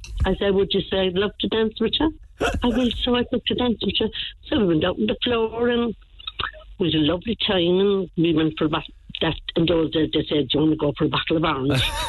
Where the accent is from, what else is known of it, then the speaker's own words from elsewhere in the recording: Passage West, Munster, Ireland; I'm from Passage West.